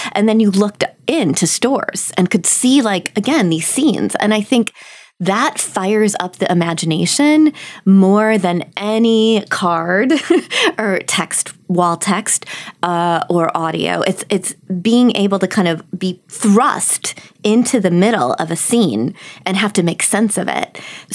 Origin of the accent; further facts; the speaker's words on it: Milwaukee, Wisconsin, United States; So I grew up in Milwaukee, and the Milwaukee Public Museum has this amazing exhibit.